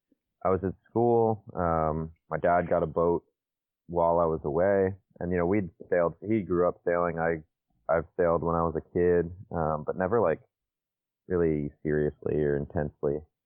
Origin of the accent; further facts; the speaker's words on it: Naples, Florida, United States; I am from Naples, Florida. It's on the West Coast.